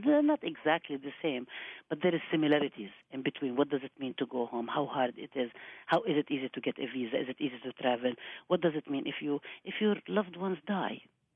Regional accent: Palestine; the impulse is to always say Palestinian. You know, I'm from Palestine.

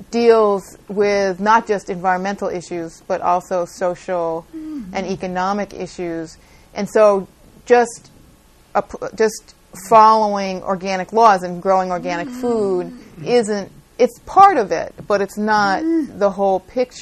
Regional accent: California, United States; seeing and growing up in California and seeing how California is changing and getting more and more crowded

